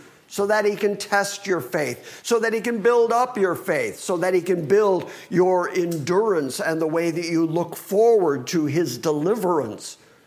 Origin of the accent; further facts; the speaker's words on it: Livonia, Michigan, United States; we went and visited the church that I grew up in Livonia, Michigan